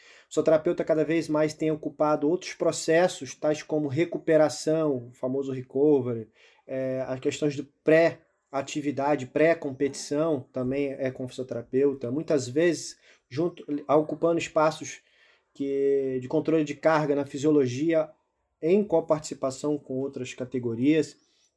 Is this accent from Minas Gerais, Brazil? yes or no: no; Rio de Janeiro, Brazil; E eu não tenho como não dizer agora que eu sou carioca, mas também sou nordestino, tá?